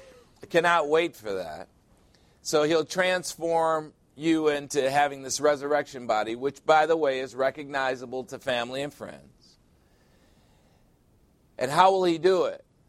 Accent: Chicago, Illinois, United States; You know, I'm from Chicago, as you well know

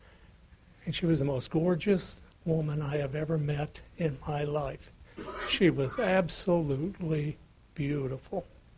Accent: Alamosa, Colorado, United States; And you got to remember, we're from Alamosa, so we talk like that.

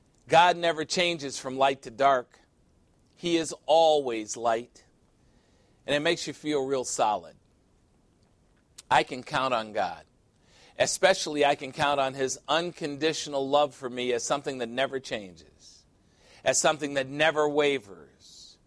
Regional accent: Chicago, Illinois, United States; I'm from Chicago, Illinois, here in the United States, a city that gets only 51 days of sunshine a year.

